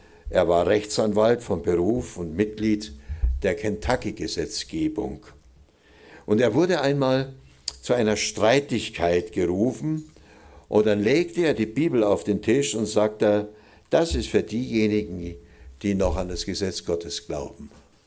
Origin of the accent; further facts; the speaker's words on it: Oberammergau, Bavaria, Germany; born there; Also in meiner Heimat, ich komme gebürtig aus Oberammergau, und ich wohne im Schwarzwald, im Nordschwarzwald